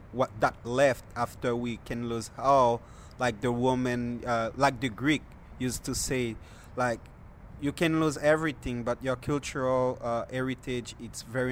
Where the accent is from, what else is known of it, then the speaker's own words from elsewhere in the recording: Port-au-Prince, Ouest, Haiti; English is a second language; I come from Port-au-Prince, Haiti, the state of the Caribbean.